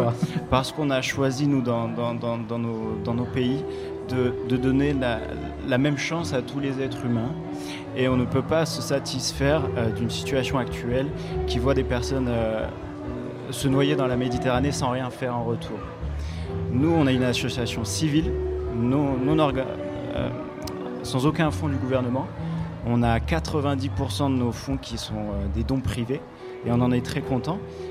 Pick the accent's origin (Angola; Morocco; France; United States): France; Grenoble, Auvergne-Rhône-Alpes; je travaille à Grenoble, je suis grenoblois.